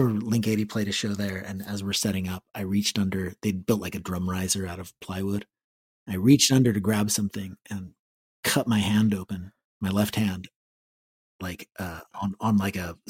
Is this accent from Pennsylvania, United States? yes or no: no; Gilroy, California, United States; I mean, both Aaron and I grew up in Gilroy, which there wasn't anything to do there.